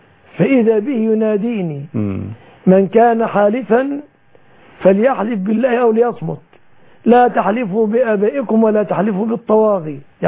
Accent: Egypt; بلادنا مصر

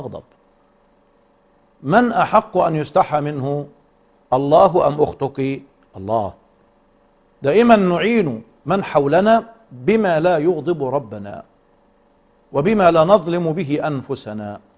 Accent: Egypt; نذهب إلى ميقاتنا كمصريين

